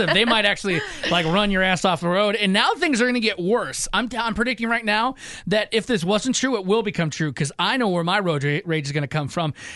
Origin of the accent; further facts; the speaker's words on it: Michigan, United States; I'm from Michigan. You try driving in Detroit.